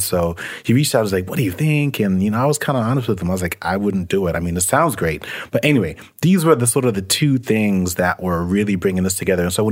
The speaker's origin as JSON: {"language": "English", "town": "Atlanta", "region": "Georgia", "country": "United States", "tie": "born or raised there", "also_born_or_lived": "New York City area", "said": "When I was younger, we moved from the New York City area to Atlanta, but that's pretty much it. Now, when we were in the Atlanta area, we bounced around quite a bit, just trying to find places that were affordable until we were able to get settled."}